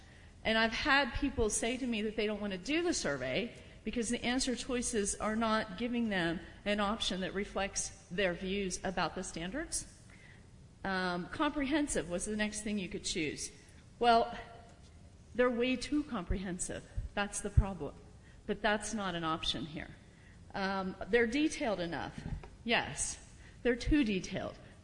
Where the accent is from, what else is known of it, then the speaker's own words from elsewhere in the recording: Monument, United States; I'm from Monument. I have three kids in school there